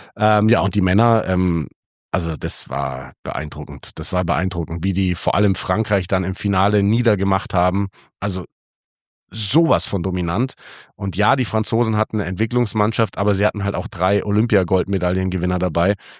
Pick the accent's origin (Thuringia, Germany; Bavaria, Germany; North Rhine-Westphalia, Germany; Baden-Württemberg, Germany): Bavaria, Germany; Munich; wir sind Münchner und gehen jedes Jahr aufs Oktoberfest.